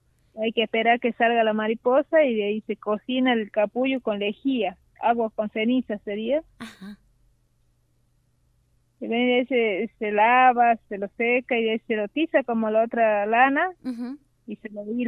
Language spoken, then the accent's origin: Spanish; Santa Gertrudes, Catamarca, Argentina; acá en mi pueblo, Santa Gertrudes se llama, departamento de Ancasti.